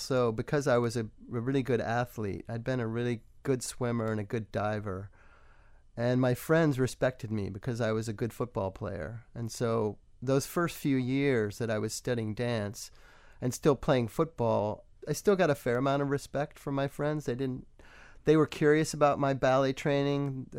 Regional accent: Winston-Salem, North Carolina, United States; also born or lived in California / Salt Lake City / Andover; My dad was in the service when I was born in California, but he took a job with Western Electric, and then we moved about every 4 years when I was growing up. So the earliest memories I have are of Salt Lake City and then North Carolina, Winston-Salem.

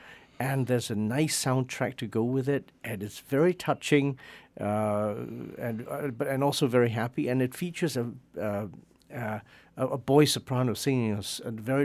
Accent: England, United Kingdom; I grew up in England.

